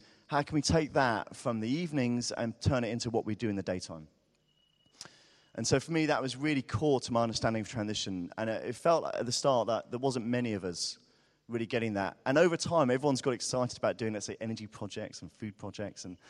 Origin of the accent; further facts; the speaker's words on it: Brighton, South East England, United Kingdom; from Brighton on the south coast of England.